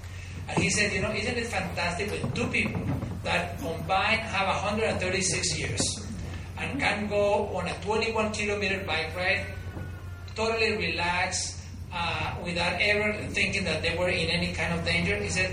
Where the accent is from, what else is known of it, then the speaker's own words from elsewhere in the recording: Denmark; English is a second language; But, you know, we're from Denmark. We stay indoors. We don't go out. We are serious.